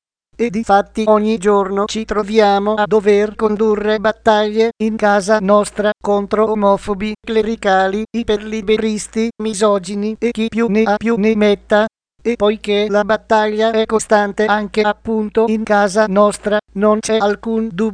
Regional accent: Sicily, Italy; E lo dico da siciliana, ecco

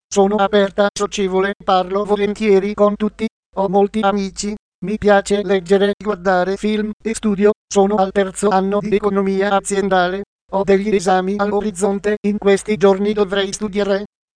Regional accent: Rome, Lazio, Italy; Sono nata a Roma, cresciuta in Italia, i miei amici sono italiani, sono divisa a metà, ma la mia cultura è qui.

